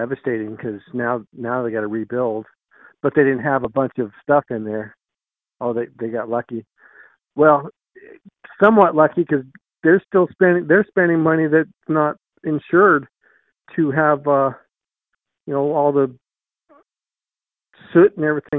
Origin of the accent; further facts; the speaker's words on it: Wyoming, United States; Yeah, that I'm from Wyoming. That was 2006 when I moved up here or down here.